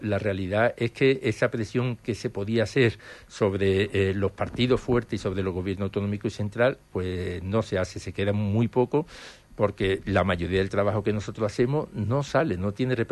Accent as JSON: {"language": "Spanish", "town": "Huelva", "region": "Andalusia", "country": "Spain", "tie": "born or raised there", "said": "mi tierra chica que es Huelva y mi tierra grande que es España"}